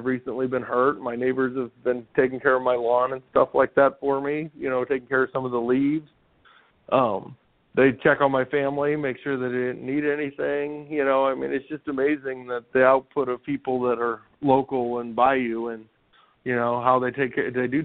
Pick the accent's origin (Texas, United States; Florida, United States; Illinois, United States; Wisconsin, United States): Illinois, United States; Waterloo; now in Red Bud, United States; I grew up in Waterloo, Illinois, which kind of grew bigger, so it kind of lost its small town charm. And then I moved down to Redbud, and I just really love it.